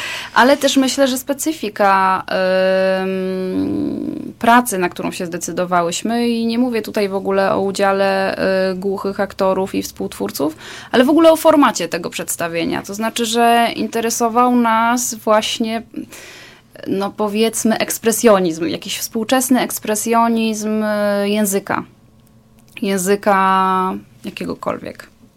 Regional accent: Poznań, Greater Poland Voivodeship, Poland; now in Kraków, Poland; My z Martą akurat obie jesteśmy w Krakowie, ale pochodzimy z Poznania, tak.

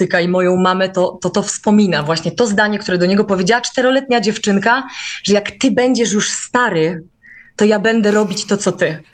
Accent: Jabłonka, Lesser Poland, Poland; ponieważ ja po prostu pochodzę z małej wsi. Jabłonka to jest pod Babią Górą.

